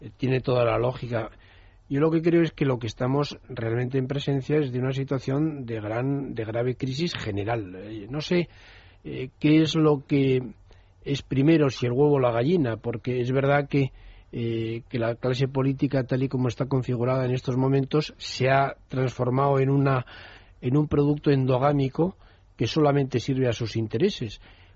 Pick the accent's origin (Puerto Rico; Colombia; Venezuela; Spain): Spain; un estado que no nos podemos permitir como españoles